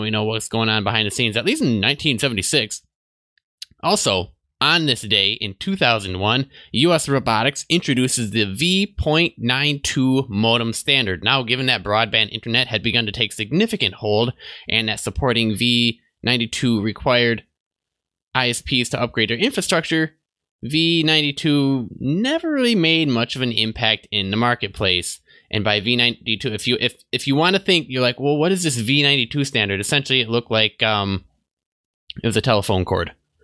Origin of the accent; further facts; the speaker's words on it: Milwaukee, Wisconsin, United States; I grew up in Milwaukee, so there was probably one in Milwaukee and Chicago and New York and Seattle and all the big cities